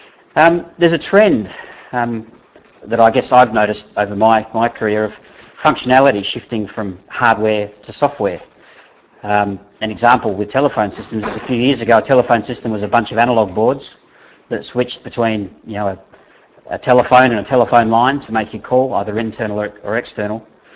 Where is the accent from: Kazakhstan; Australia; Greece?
Australia; Adelaide, South Australia; I'm from Adelaide, South Australia.